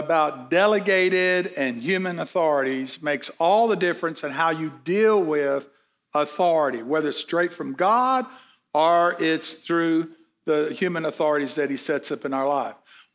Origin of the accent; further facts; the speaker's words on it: Wewoka, Oklahoma, United States; born there; I was born in Weleka, Oklahoma. How many people know where Weleka, Oklahoma?